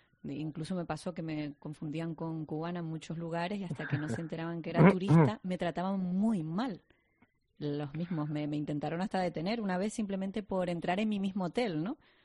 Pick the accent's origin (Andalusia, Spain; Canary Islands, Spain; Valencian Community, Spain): Canary Islands, Spain; como canarios que somos